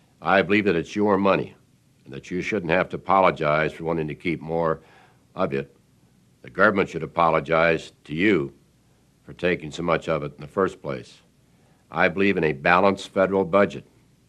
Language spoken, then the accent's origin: English; Russell, Kansas, United States; I was born and raised in Russell, Kansas. I come from a large family with lots of relatives, all of them good, middle-class, hardworking Americans.